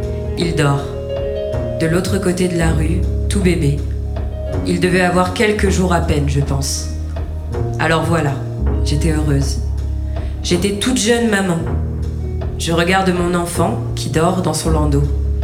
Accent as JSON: {"language": "French", "town": "Rouen", "region": "Normandy", "country": "France", "tie": "born there", "said": "Moi, je suis née à Rouen aussi. 20 ans avant, en 1942. Pas dans ce quartier, mais pas loin. À un quart d'heure à pied à peu près, sur l'île La Croix. C'est une île sur la Seine, en plein milieu de Rouen."}